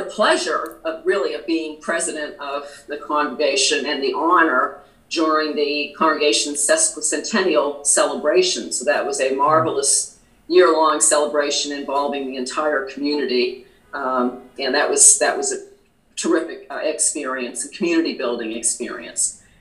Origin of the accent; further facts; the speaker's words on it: Massachusetts, United States; moved away as an adult; also born or lived in North Jersey; now in Pittsburgh, United States; Well, I'm not a native Pittsburgher. I grew up in New England, Massachusetts. And when my husband and I were married, we lived in North Jersey for a number of years.